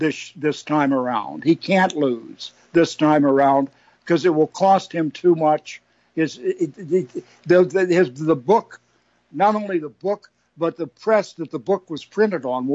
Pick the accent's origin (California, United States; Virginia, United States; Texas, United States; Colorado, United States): Virginia, United States; Alexandria; There was a place in Alexandria, Virginia, my hometown, where you could look, George Washington Masonic Temple, up on a hill, highest spot in Alexandria, I believe.